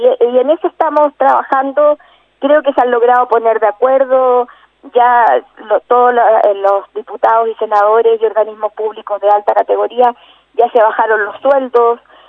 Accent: Chile; yo amo mi país y sé que vamos a ser capaces de salir y de que la luz le va a ganar a la oscuridad y que vamos a ser capaces. Confío, si bien no me gusta la clase política de ningún país, confío en la capacidad que ha tenido Chile siempre

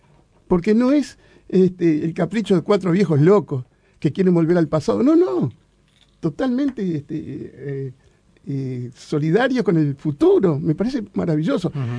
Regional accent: Uruguay; Entonces te sale de adentro, no, yo soy uruguayo.

